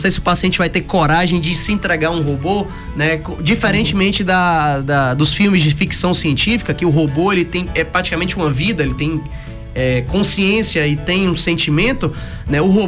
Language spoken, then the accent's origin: Portuguese; Itapetinga, Bahia, Brazil; Sou de Itapetinga, sou nascido em Itapetinga.